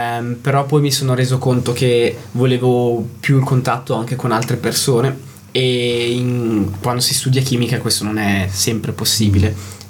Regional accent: Ticino, Switzerland; non sono cresciuto a Lugano, sono cresciuto un po' più in valle, quindi è un po' un ritorno alla mia infanzia.

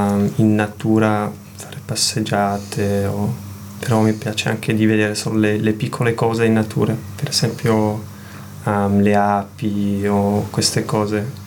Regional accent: Zurich, Switzerland; Italian is a second language; now in Ticino, Switzerland; vengo da Zurigo e ho fatto il mio formazione del bachelor anche a Zurigo nel Politecnico in Medicina. E dopo sono venuto lì in Ticino per fare il master di medicina.

